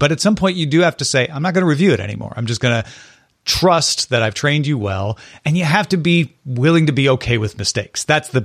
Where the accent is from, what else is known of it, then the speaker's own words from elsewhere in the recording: Missouri, United States; from the Illinois side of Missouri.